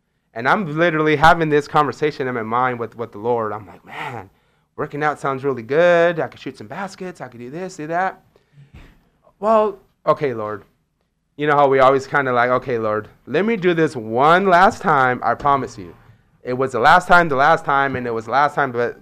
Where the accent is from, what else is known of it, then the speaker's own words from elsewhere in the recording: Chico, California, United States; I'm from Chico